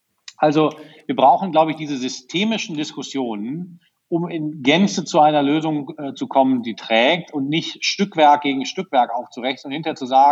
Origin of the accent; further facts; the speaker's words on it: Berlin, Germany; wenn ich als Berliner auf mein Auto verzichten soll